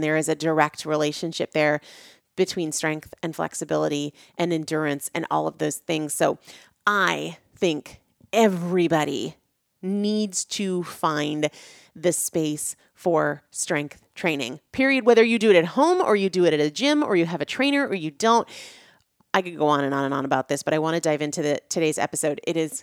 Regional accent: New Hampshire, United States; moved away as an adult; also born or lived in Washington, D.C. / North Carolina; so I grew up in New England. I grew up in New Hampshire. And then when I was a freshman in college, I moved south and I was in DC for a little while, but spent about 16 years in North Carolina before moving back to New England.

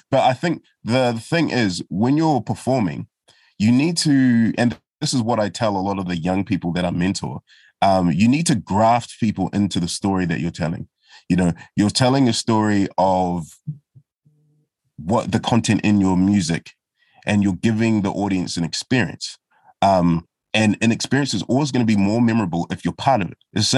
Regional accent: Auckland, New Zealand; also born or lived in United Kingdom; my family were among the first of the Nigerian immigrants to Aotearoa. And in Manurewa, where I grew up, like there wasn't anyone else.

